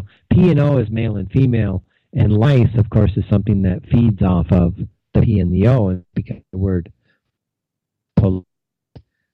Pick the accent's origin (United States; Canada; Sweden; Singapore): United States; as an American nation, we have a great country, so much talent